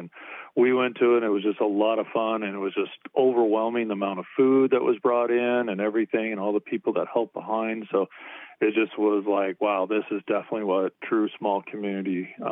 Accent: California, United States; now in Chiloquin, United States; Well, I grew up in California and worked most of my career with Sony

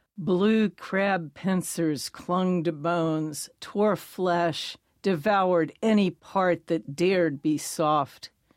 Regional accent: Annapolis, Maryland, United States; I grew up in Annapolis on the Chesapeake Bay, and this is how we spent our summers, crabbing and swimming.

